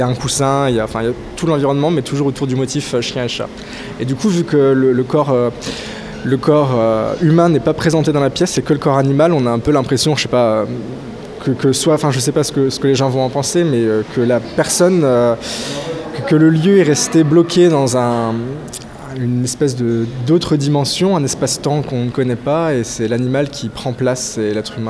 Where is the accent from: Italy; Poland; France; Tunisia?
France; Charleville-Mézières, Grand Est; je suis plasticien originaire de Charleville-Mézières, donc dans le Nord-Est.